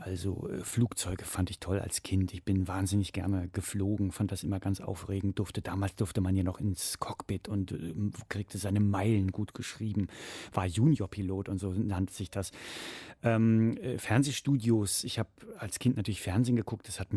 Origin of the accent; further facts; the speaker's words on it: Wiesbaden, Hesse, Germany; wo ich herkomme, in Wiesbaden